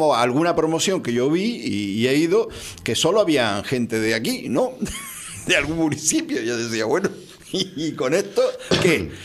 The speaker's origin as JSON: {"language": "Spanish", "region": "Galicia", "country": "Spain", "said": "Galicia? Es que eso es una falta de respeto a los gallegos, ¿no? Es decir, yo quiero que me hables de mi tierra, lo que vas a hacer en mi tierra"}